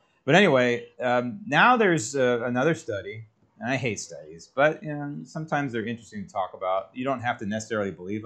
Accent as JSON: {"language": "English", "town": "San Francisco", "region": "California", "country": "United States", "tie": "born or raised there", "said": "I grew up in San Francisco, but I have no clue."}